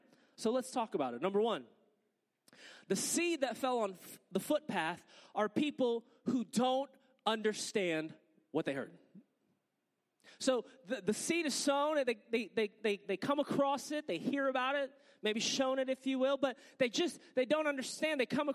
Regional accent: Virginia Beach, Virginia, United States; For me, I came to Christ because I'm from Virginia Beach, and I used to work at this surf shop, right?

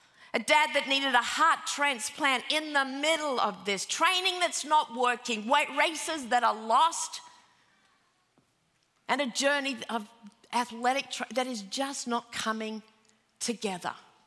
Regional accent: Sydney, New South Wales, Australia; when I was a little girl growing up in Sydney, Australia

